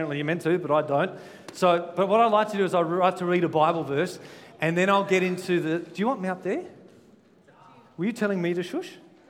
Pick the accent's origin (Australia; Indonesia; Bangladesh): Australia; Victor Harbor, South Australia; I grew up in Victor, so I live in Victor now, Victor Harbour, which is very close to Goolwa.